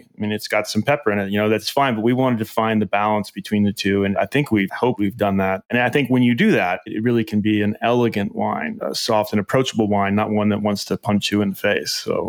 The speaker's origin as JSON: {"language": "English", "town": "New Orleans", "region": "Louisiana", "country": "United States", "said": "So we're from New Orleans, obviously, originally, or I hope I mentioned that. And New Orleans is a wine town."}